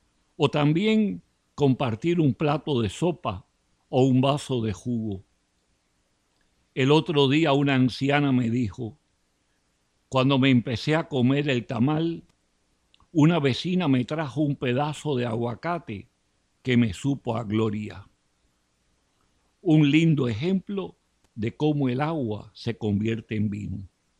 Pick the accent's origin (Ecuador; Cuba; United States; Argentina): Cuba; como cubano y como católico